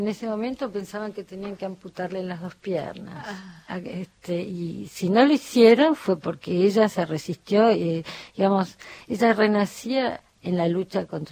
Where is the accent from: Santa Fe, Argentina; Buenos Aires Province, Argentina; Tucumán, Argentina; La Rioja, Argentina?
Tucumán, Argentina; also born or lived in Santiago del Estero / Germany; Nací en Tucumán, de chica viajé mucho, viví en Alemania, y nunca le encontraba raíces a la Argentina, no podía comulgar con ella a partir de mi infancia en Santiago del Estero y en Tucumán.